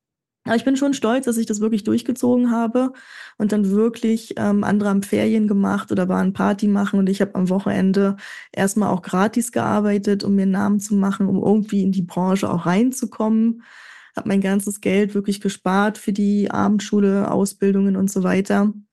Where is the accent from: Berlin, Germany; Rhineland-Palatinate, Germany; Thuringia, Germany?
Berlin, Germany; now in Switzerland; ich komme ursprünglich aus Berlin, ja, wir Berliner sind auf Zack, wir sind schnell, wir haben eine große Klappe